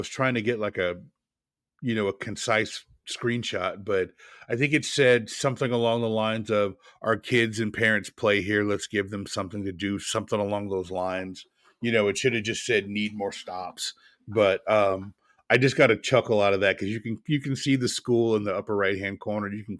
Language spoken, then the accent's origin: English; Oregon, United States; being a kid from the Northwest, Lewis and Clark should be capitalized. I grew up in Oregon.